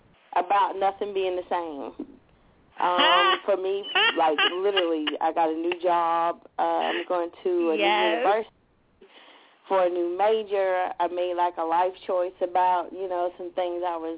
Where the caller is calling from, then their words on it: Nashville, Tennessee, United States; calling in from Nashville. How y'all doing?